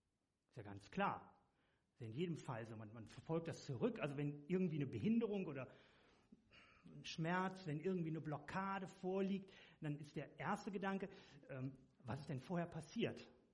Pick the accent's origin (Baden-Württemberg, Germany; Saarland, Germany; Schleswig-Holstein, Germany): Schleswig-Holstein, Germany; Lübeck; ich komme aus Lübeck.